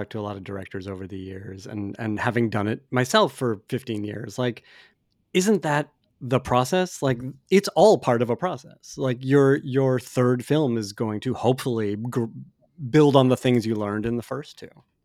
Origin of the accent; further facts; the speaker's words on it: Boston, Massachusetts, United States; Like, I grew up in Boston.